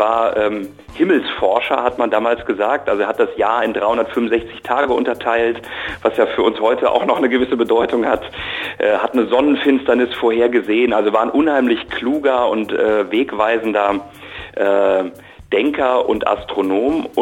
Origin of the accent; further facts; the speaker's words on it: Bonn, North Rhine-Westphalia, Germany; born there; ich bin in Bonn im Rheinland geboren, also gleich in der Nachbarschaft. Ich wohne da schon lange nicht mehr